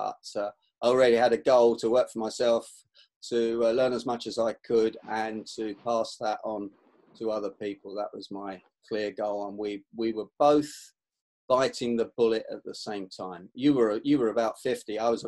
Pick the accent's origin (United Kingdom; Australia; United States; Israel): United Kingdom; London; born there; Okay, I was born in Kensal Rise in northwest London. For those of you that know that part of London, it was a rough area.